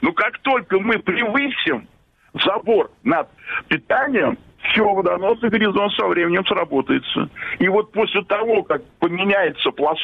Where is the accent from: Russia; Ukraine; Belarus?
Belarus; мы, блин, белорусы